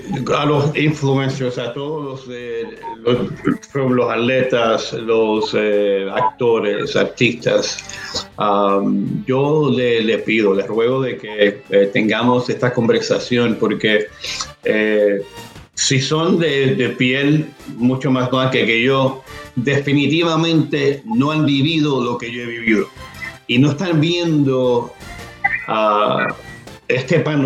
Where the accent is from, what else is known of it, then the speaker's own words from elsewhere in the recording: Puerto Rico; soy puertorriqueño, pero no importa, soy de raza negra, soy de color negro.